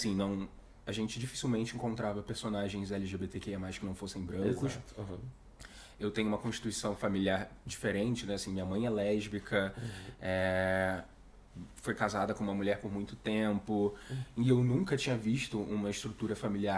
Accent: Rio de Janeiro, Brazil; eu venho da Zona Oeste do Rio de Janeiro, minha mãe era motorista de Kombi, meu pai motorista

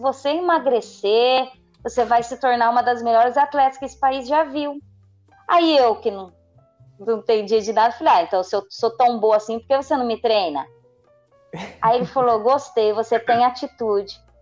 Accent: Poços de Caldas, Minas Gerais, Brazil; Eu sou natural de Poços de Caldas, Minas Gerais.

